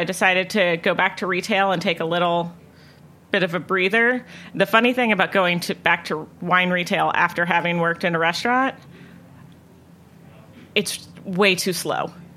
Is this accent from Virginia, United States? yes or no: no; New Orleans, Louisiana, United States; growing up in New Orleans, if you went to a restaurant, you know, by the time I was 7 years old, if my parents ordered a bottle, my sister and I've got a glass.